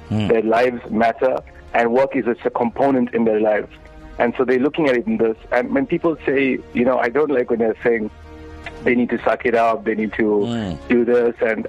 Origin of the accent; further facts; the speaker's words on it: South Africa; Being a South African and working in South Africa remotely, actually, for almost 10 years now.